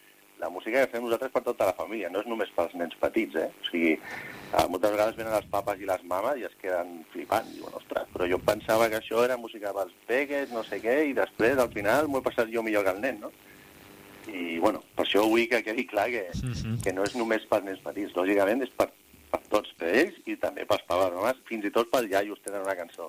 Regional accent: Barcelona, Catalonia, Spain; som d'aquí, som de Barcelona, moltes nits de festa per la plaça real

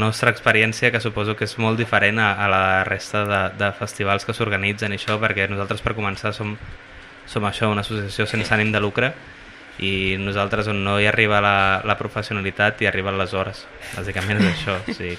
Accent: Vilanova i la Geltrú, Catalonia, Spain; sóc de Vilanova

